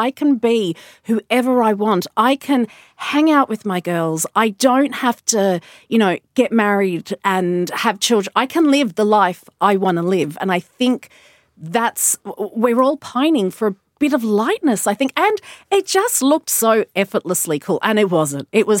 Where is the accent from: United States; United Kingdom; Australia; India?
Australia; I have a different lived experience because I grew up in Australia.